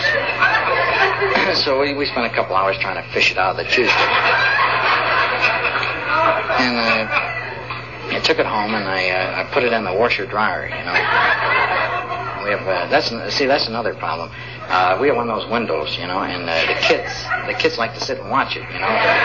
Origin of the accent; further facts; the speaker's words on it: Iowa, United States; See, but, see, we're from Iowa, and we really don't get that many hurricanes, you know.